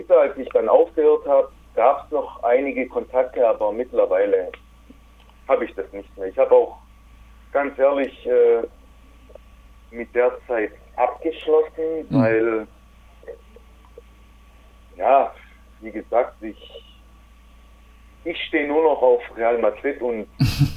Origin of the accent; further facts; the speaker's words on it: Stuttgart, Baden-Württemberg, Germany; hat es auch nicht weit nach Stuttgart, wo ich herkomme.